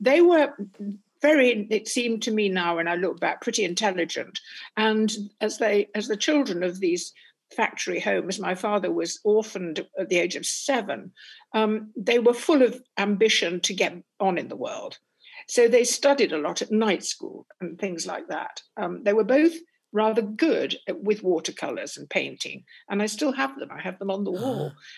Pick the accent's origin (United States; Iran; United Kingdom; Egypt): United Kingdom; Stockport, North West England; I come from Stockport, which was then still part of the industrial north. This is the 50s. And it was still smoky and rather drab, very Ellis Lowry, you know, and very limited. It had one bookshop, I seem to remember, which I haunted near Mersey Square.